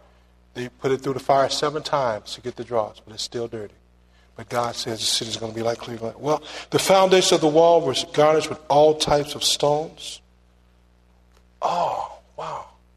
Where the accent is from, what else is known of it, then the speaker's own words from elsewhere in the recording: St. Paul, Minnesota, United States; Every time I pick up the newspaper, somebody getting killed in Minneapolis, Chicago, St. Paul, my hometown.